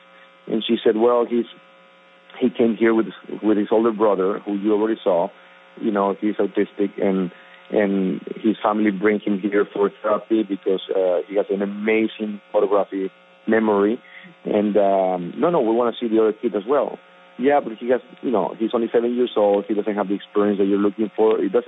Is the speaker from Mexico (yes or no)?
yes; Mexico; also born or lived in Mexico City; now in Los Angeles, United States; helped me to eventually leave my town, my hometown, to Mexico City, and then eventually to Los Angeles